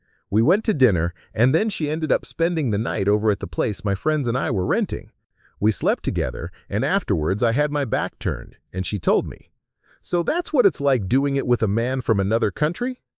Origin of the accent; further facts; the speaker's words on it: United States; In reality, I'm American.